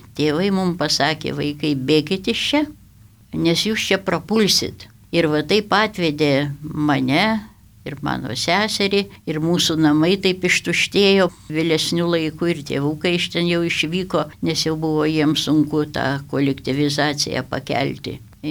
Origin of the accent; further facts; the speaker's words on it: Aukštaitija, Lithuania; nors aš esu aukštaitė